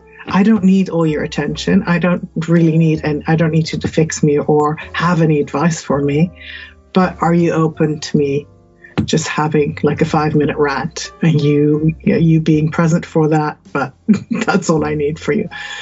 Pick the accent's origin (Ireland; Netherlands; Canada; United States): Netherlands; now in London, United Kingdom; I'm from Holland, where it's quite liberal and open. We live in London, we live in England.